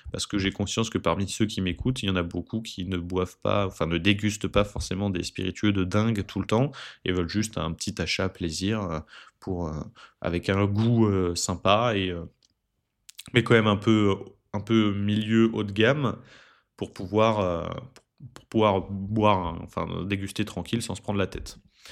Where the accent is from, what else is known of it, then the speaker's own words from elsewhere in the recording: Marcoussis, Île-de-France, France; moi, je viens de Marcoussis, j'ai passé toute ma jeunesse, de mes 0 à mes 25 ans à Marcoussis